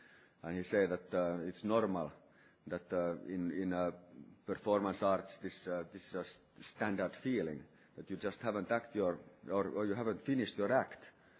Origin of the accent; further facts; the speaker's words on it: Lapland, Finland; Actually, I grew up in Lapland, the most north part of our country, somehow on the border between the northern forest and the tundra, north of our village. I'm a village person, so to say